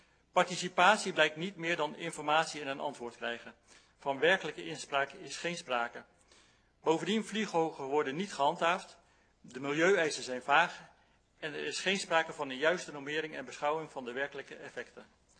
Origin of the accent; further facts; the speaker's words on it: Elst, Gelderland, Netherlands; ik kom uit Elst.